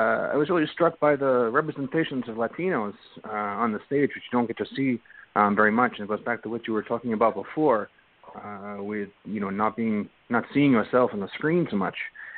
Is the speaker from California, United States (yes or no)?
no; New York City, New York, United States; I'm from New York City.